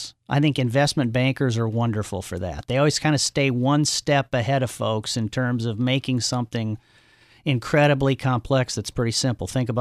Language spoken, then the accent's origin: English; Omaha, Nebraska, United States; Mr. Buffett, growing up in Omaha, Nebraska, how can you not look up to Warren Buffett?